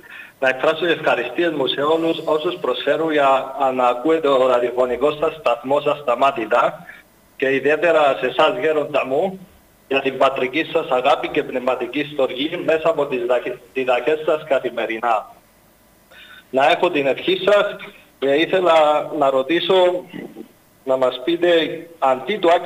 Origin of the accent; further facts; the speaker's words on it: Poland; Greek is a second language; now in Greece; είμαι από Πολωνία.